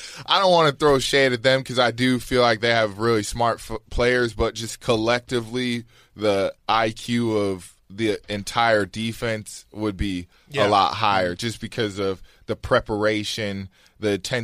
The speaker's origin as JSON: {"language": "English", "town": "Reno", "region": "Nevada", "country": "United States", "tie": "born or raised there", "lives_now": "Utah, United States", "said": "I kind of got all my party system growing up in Nevada."}